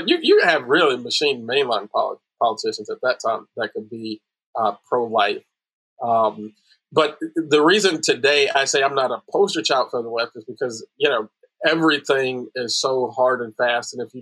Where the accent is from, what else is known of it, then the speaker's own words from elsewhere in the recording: Chicago, Illinois, United States; And, you know, I grew up in Chicago, actually got bitten by that political bug in 2012.